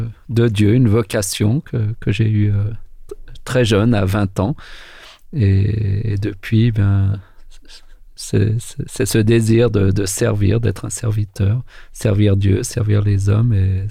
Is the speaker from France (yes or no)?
yes; French Alps, France; j'ai grandi dans les Alpes françaises, donc depuis tout petit, je pratique le ski.